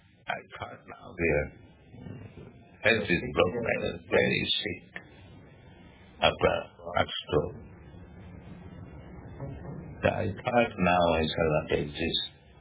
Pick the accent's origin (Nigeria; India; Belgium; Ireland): India; also born or lived in San Francisco; now in Los Angeles, United States; After all, I came to San Francisco from India. Then I came to Los Angeles.